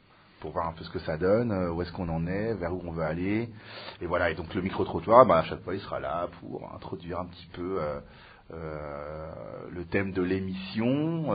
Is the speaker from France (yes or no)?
yes; Aubervilliers, Île-de-France, France; also born or lived in Mauritius; Moi je viens d'Aubervilliers, les amis.